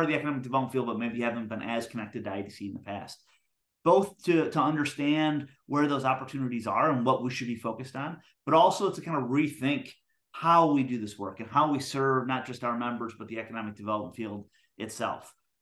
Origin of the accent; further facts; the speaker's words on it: Michigan, United States; So I grew up in Michigan. I went to Michigan State for school